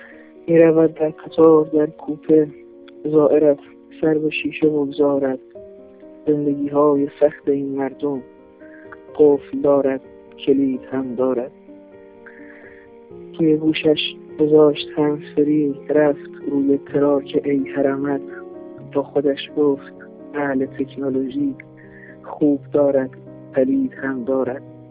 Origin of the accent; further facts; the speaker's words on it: Shushtar, Khuzestan, Iran; born there; now in Ahvaz, Iran; سال 74 1334 توی شهرستان شوشتر به دنیا اومدم، خوزستان، ولی خب ساکن اهواز هستم.